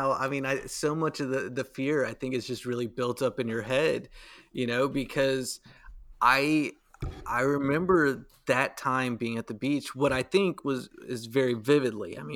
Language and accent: English; the South, United States; like I said, growing up in the South